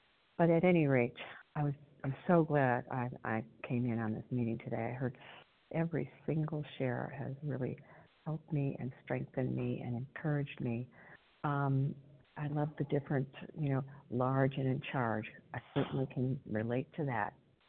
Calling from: Illinois, United States; Good morning, Kelly. I'm calling from Illinois.

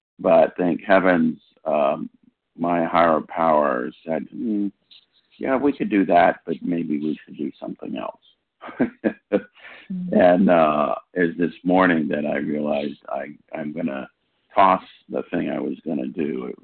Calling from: California, United States; Hi, this is … in California.

